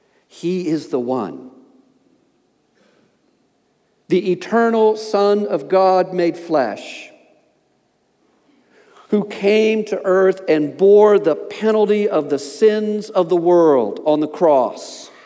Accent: Appalachia, United States; See, I grew up in Appalachia in a rural environment, and everywhere I went, people were shouting

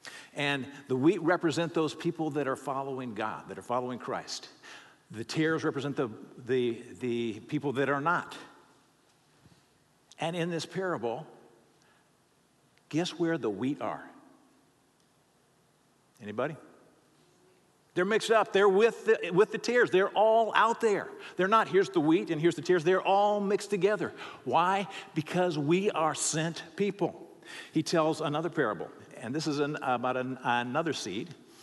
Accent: Lincoln, Nebraska, United States; because I grew up in Lincoln, Nebraska. It's where the state capital is.

